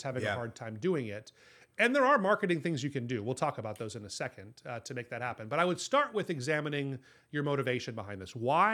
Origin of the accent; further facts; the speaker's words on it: Honolulu, Hawaii, United States; So we moved back to my hometown in Honolulu, Hawaii.